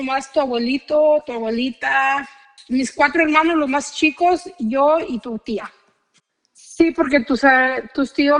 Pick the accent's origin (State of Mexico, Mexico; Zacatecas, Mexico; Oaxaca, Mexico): Zacatecas, Mexico; Juchipila; now in United States; Yo nací en Juchipila, México, y allá, vivir allá es muy bonito, es una niñez muy bonita porque vives libre, de no estrés y nada, y es muy bonito vivir en México.